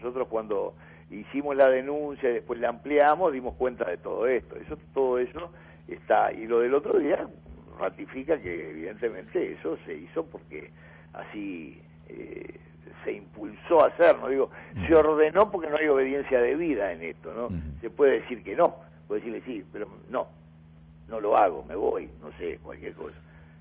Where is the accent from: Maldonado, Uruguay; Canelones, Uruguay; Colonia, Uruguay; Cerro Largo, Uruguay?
Colonia, Uruguay; Colonia Suiza; yo que soy de Colonia Suiza, en mi pueblo hay 500 personas que quedaron sin trabajo en un año.